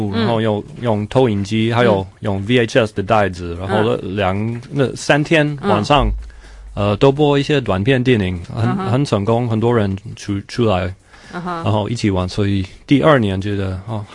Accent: United States; Chinese is a second language; now in Taipei, Taiwan; 对，我们都是美国人。

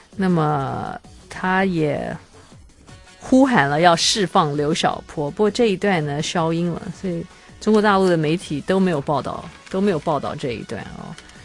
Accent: Taiwan; 那么延安讲话这个事情可能要大陆人才会懂，我们台湾人不太会知道哦。

